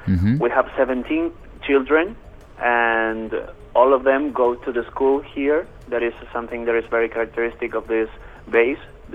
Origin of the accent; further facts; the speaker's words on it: Córdoba, Argentina; now in Esperanza Base, Antarctica; I'm 30 years old and I am from Cordoba in Argentina. And during this year, during 2019, I've been living here in Esperanza base.